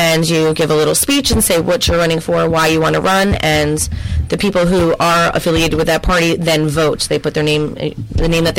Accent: Catskill, New York, United States; So I'm from Catskill. I was raised here

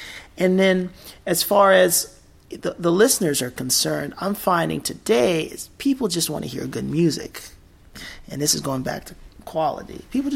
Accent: Columbus, Ohio, United States; Well, I'm from Columbus, Ohio, originally.

